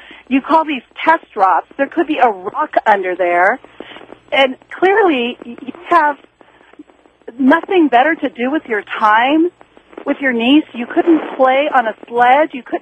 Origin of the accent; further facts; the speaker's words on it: Riverside, California, United States; raised in Riverside, and you shame me by saying you're in Corona.